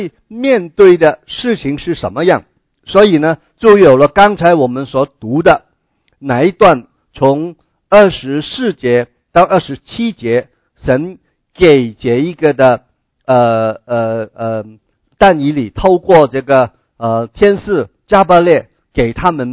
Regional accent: China; now in abroad; 特别我们中国人啊，我们也是身在异邦啊，我们也不是在自己的国家、自己的同胞的生活的圈子的里面啊。

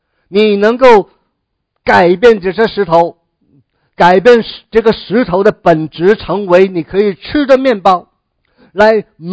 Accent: Guangdong, China; accent: Cantonese; 我们广东话拗塞头啊

